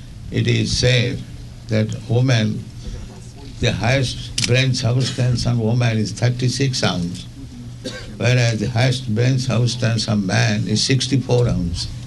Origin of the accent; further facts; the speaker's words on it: India; English is a second language; Otherwise, I'm Indian, I'm poor man.